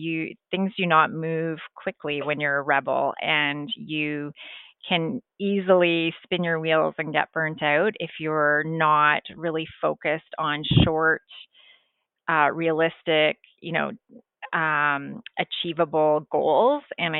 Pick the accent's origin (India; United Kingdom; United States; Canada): Canada; Ontario; So growing up in Northern Ontario, I experienced that firsthand.